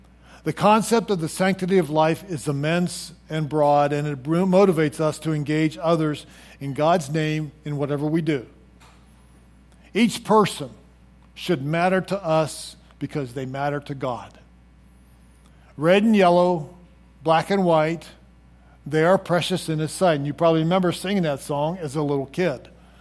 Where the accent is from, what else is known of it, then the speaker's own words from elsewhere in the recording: Pittsburgh, Pennsylvania, United States; moved away as an adult; I grew up near Pittsburgh, which was a melting pot of different nationalities, races, and religions. We even had our own language called Pittsburghese. And even today, at the age of 72 and having been away from home since I was 18, I still speak some of that special language.